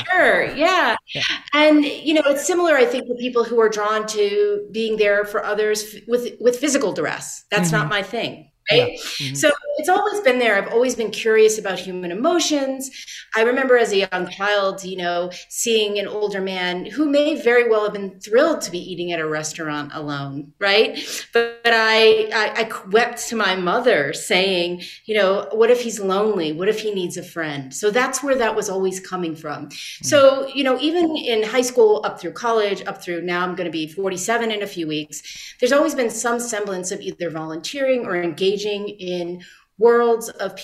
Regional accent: New Orleans, Louisiana, United States; moved away as an adult; now in Chicago, United States; So I'm from New Orleans. I moved to Chicago when I was 22

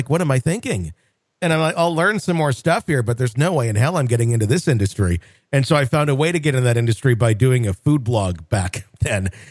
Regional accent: Hawaii, United States; I grew up in Hawaii on the Big Island, and I've always been very sensitive to the paranormal and spiritual activity.

